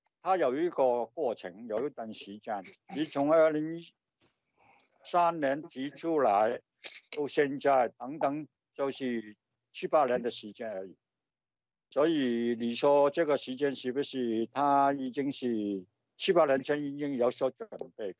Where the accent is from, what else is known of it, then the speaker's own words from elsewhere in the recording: Hong Kong; 我们香港人